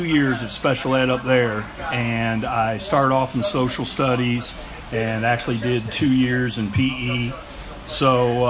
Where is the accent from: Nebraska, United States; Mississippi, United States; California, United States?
Nebraska, United States; Omaha; I am Midwest. I was born and raised in Omaha, and just moved around quite a bit.